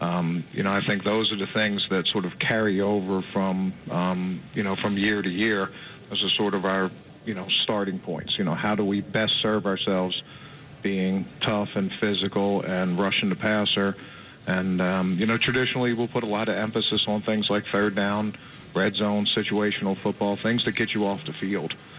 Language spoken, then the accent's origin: English; Baltimore, Maryland, United States; I grew up in Baltimore, so I've been missing my tasty cakes.